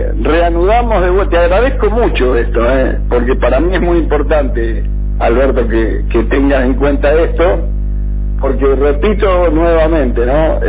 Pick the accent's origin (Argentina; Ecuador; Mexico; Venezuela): Argentina; Lobos, Buenos Aires Province; que yo soy de Lobos. Pero bueno, pero lo más importante de esto es representar a mi ciudad, a Lobos